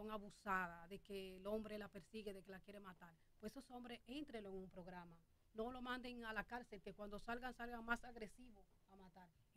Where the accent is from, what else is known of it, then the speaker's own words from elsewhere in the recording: Dominican Republic; Nosotros como dominicanos tenemos